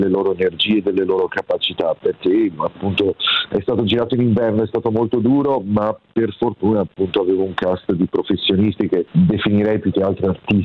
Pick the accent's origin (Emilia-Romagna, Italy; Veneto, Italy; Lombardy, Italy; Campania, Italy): Veneto, Italy; Padua; born there; visto che sono nato a Padova e quindi quelle zone le conosco